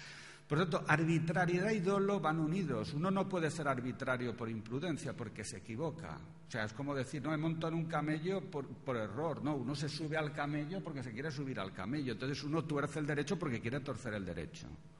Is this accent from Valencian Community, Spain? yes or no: yes; Valencia, Valencian Community, Spain; born there; Yo nací en Valencia y esa no es mi comunidad autónoma